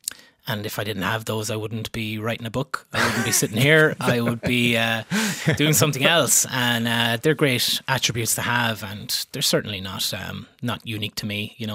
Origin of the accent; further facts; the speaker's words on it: Kilkenny, Leinster, Ireland; growing up in Kilkenny in the 1990s, like, how lucky were we to be exposed to such brilliant players?